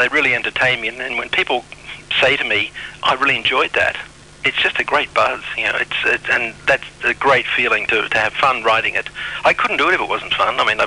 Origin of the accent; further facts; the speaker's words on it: Melbourne, Victoria, Australia; I grew up in Melbourne. I'm from Melbourne originally.